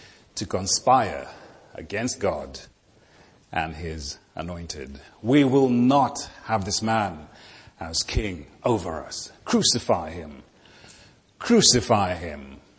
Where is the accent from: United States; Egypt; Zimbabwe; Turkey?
Zimbabwe; also born or lived in Zambia; I was born in the Commonwealth of the Kingdom in Zambia, reared in Zimbabwe, and I'm very thankful for